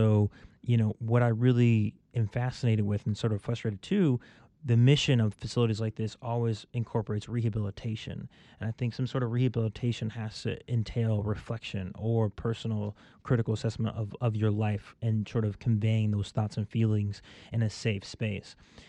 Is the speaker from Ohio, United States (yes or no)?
yes; Dayton, Ohio, United States; down the street from where the shooting was that happened recently in Dayton. It was like really in my hometown, in my part of the city there.